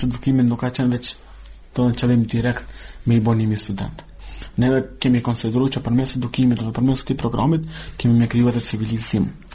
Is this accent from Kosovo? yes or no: yes; Kosovo; Ne, si kosovar, si pjesëtar të komuniteteve roma, shkëri dhe egjiptian